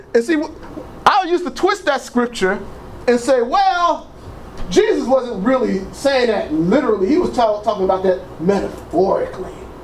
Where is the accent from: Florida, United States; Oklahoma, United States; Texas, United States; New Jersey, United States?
New Jersey, United States; Trenton; I'm from Trenton, New Jersey, man. Trenton, you better learn, you better know how to fight, you better know how to run real fast.